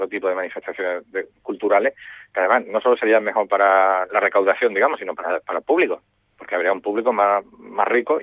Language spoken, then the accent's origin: Spanish; Andalusia, Spain; Yo que, vamos, he vuelto a Sevilla, soy andaluz